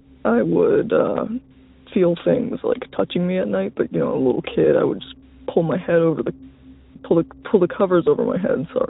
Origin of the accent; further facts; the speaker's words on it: Ohio, United States; I guess I should mention I'm from Ohio. I don't know how many UFO and alien sightings come from Ohio.